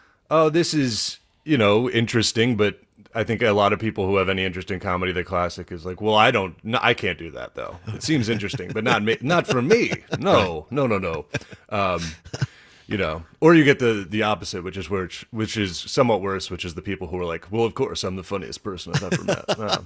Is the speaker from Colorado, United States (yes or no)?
no; Washington, District of Columbia, United States; I grew up in beautiful Washington, D.C., and then got into comedy sort of in college a little bit